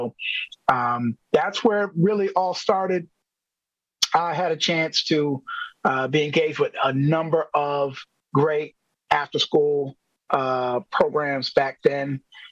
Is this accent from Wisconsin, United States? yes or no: yes; Milwaukee, Wisconsin, United States; I grew up in the Sherman Park neighborhood.